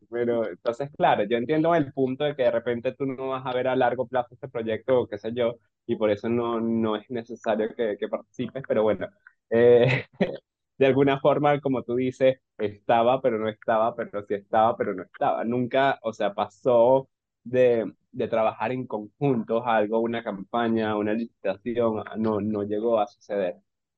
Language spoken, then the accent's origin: Spanish; Venezuela; now in Peru; la primera vez que yo me fui, fue en el 2016 de Venezuela.